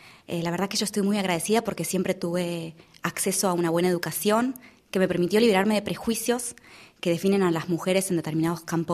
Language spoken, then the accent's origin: Spanish; Argentina; now in Vienna, Austria; soy argentina y yo estudié Relaciones Internacionales.